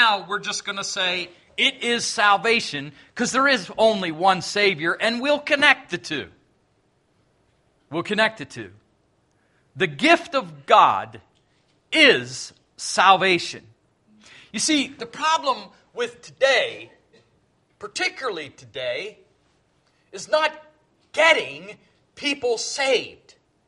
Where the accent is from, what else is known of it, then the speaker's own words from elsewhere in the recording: United States; born there; I was born on the Susquehanna River.